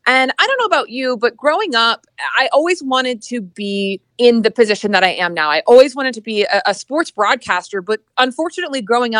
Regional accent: Pennsylvania, United States; Growing up, I'm not from Kansas City. I'm from Southeast Pennsylvania, but you know, I was heavily involved in the Boys and Girls Club back home.

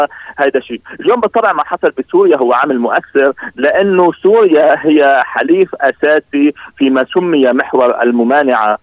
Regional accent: Lebanon; كلنا كلبنانيين

